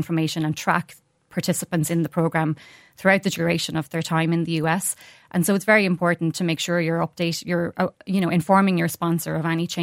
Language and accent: English; Ireland; So, I mean, that is one of the good things about being an Irish J1 student.